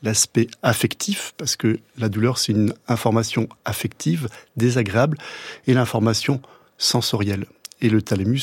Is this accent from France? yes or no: yes; Marseille, Provence-Alpes-Côte d'Azur, France; Moi, je viens de Marseille. À Marseille, on a la garrigue l'été qui s'enflamme très très rapidement quand on y jette un mégot.